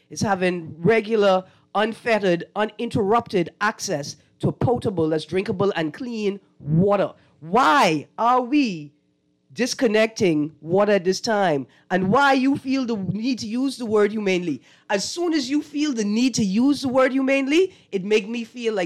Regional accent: New Providence, Bahamas; I'm from New Providence. I grew up in Montague Harbor.

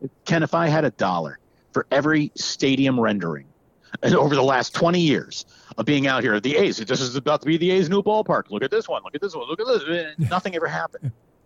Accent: Schenectady, New York, United States; upstate New York, my friends, my former family. I grew up in Schenectady.

